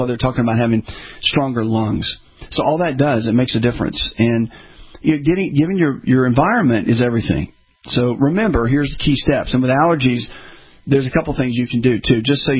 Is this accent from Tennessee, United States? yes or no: yes; Tennessee, United States; I grew up in Tennessee. Everybody drank milk, right?